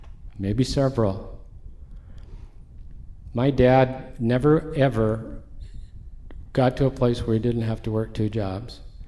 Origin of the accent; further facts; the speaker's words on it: United States; The most depressing day in my life as an American, and you don't have to agree with me